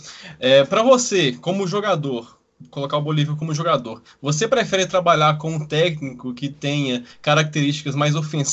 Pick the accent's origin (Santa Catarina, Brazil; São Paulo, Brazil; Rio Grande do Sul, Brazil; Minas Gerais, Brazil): Minas Gerais, Brazil; eu sou de Minas